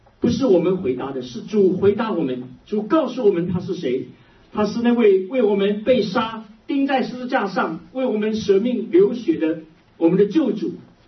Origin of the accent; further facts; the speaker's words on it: China; now in North America; 我们是神州人，我们是华人，我们是中国人，我们也是中国的基督徒。今天我们大部分人也许家在北美，或者我们在这里求学，我们在这里工作，我们在这里安家